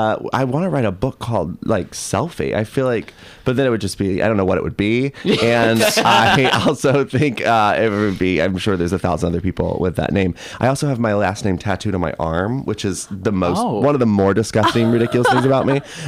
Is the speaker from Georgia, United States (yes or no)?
yes; Rome, Georgia, United States; I grew up in the South in Georgia.